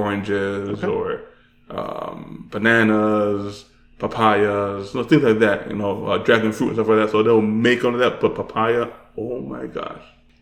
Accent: Miami, Florida, United States; I down in Miami. I was born and raised in Miami.

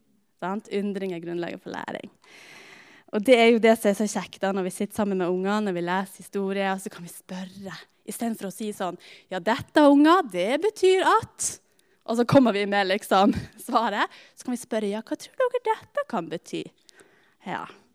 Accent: Stokmarknes, Nordland, Norway; Det er liksom flere folk enn det bodde det på Stokmarknes der jeg kommer ifra.

